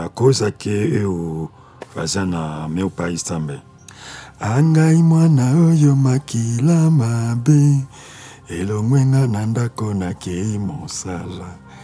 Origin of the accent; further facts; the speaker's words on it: Kinshasa, DR Congo; Portuguese is a second language; now in Brazil; Aqui no Brasil … Eu sou da República Democrática de Congo, na cidade de Kinshasa, capital de Congo. Tenho 47 anos, pai de 5 filhos.